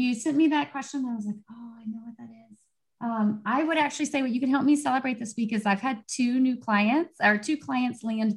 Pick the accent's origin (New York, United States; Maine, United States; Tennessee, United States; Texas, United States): Texas, United States; And being growing up in Texas, we definitely celebrate Cinco de Mayo around here.